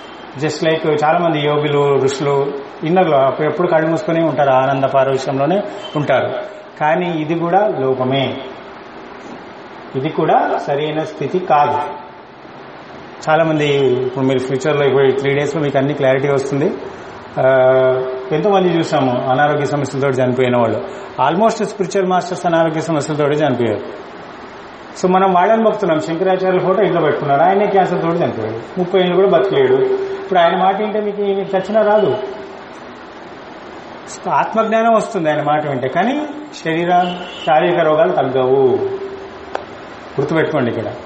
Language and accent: Telugu; Warangal, Telangana, India; now in Hyderabad, India; So మొత్తం నా study అంతా అక్కడే జరిగింది, వరంగల్లోనే పెరిగాను. హైదరాబాద్లో 2000 నుంచి ప్రాక్టీస్ చేశాను ఆడిటర్.